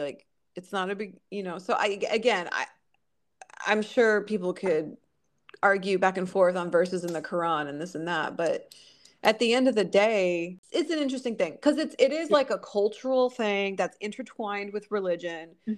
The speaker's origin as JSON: {"language": "English", "region": "Florida", "country": "United States", "said": "I mean, it's funny because I come from South Florida."}